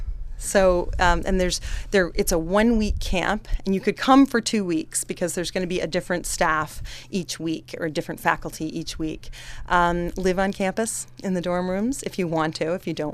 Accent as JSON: {"language": "English", "region": "New England", "country": "United States", "lives_now": "Alaska, United States", "said": "I'm originally from New England, and in New England, there's a little quad campus, college liberal arts campus, you know, in every town, practically."}